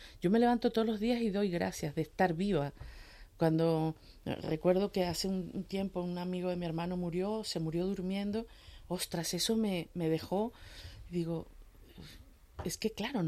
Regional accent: Venezuela; En eso soy muy venezolana, soy muy cariñosa, muy tocona, muy besucona.

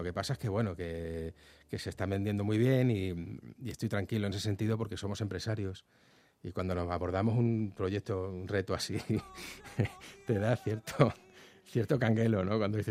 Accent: Andalusia, Spain; now in Madrid, Spain; me siento andaluz tanto como me siento madrileño, porque he pasado la mitad de mi vida en un sitio y la mitad en otro. Pero decidí que Madrid era mi lugar. Y ahora soy ciudadano madrileño aquí, a mucha honra, empadronado aquí en los Madriles.

